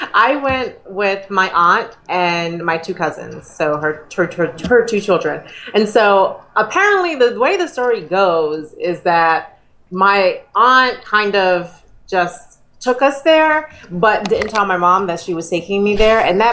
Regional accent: Boston, Massachusetts, United States; I grew up in Boston, Massachusetts, Boston proper.

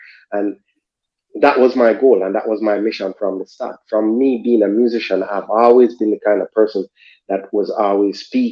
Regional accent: Jamaica; I'm from Jamaica. I'm from a small Caribbean country that fight of slavery and all of that, and being a black person

